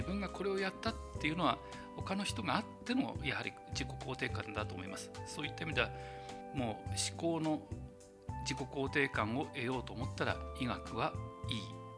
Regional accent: Iwate, Japan; 私はもともと岩手県生まれの岩手育ちということで、やはり医療人になろうと思って

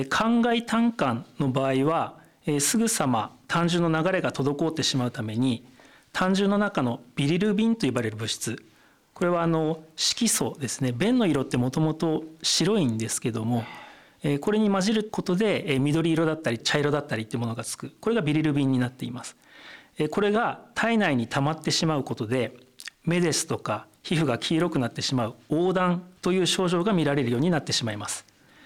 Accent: Obihiro, Hokkaido, Japan; now in Iwate, Japan; あと私帯広という町で育ったんですが、非常に似ていてですね、冬寒くて夏暑いっていうのが非常に快適に感じています。

